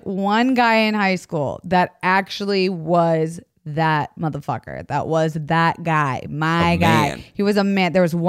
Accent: Florida, United States; I'm from Florida.

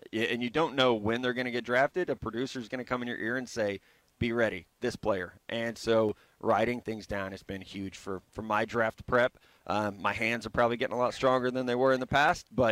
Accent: Missouri, United States; I'm from Missouri.

